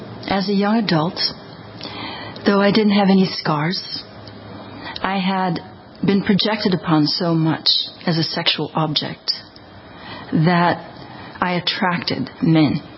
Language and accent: English; Belgium; English is a second language; I was raised in Belgium